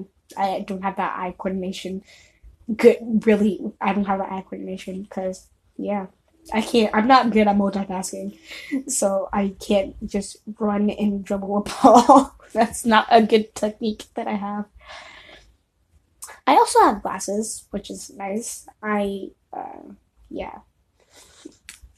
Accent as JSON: {"language": "English", "region": "California", "country": "United States", "tie": "born or raised there", "also_born_or_lived": "Texas / Washington", "said": "so I was born in California, moved to Texas for 4 years, went to Washington for 3 years, Washington State, then, moved back to California, now I'm going back to Texas, and I'm gonna stay there."}